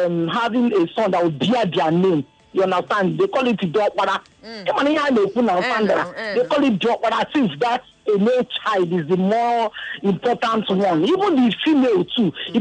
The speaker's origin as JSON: {"language": "English", "region": "Abia", "country": "Nigeria", "said": "I'm from Abia State."}